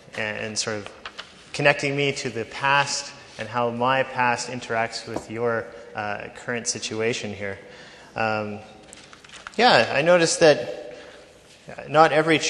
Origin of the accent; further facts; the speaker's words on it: Gimli, Manitoba, Canada; I grew up in Gimli, Manitoba. My parents were both ex-hippies from the 60s. I grew up on a farm